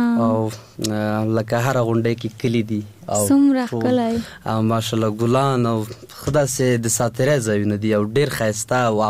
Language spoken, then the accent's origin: Pashto; Paktia, Afghanistan; د پکتیا ولایت می پکتیا او ولسوالی ځاځیاریوب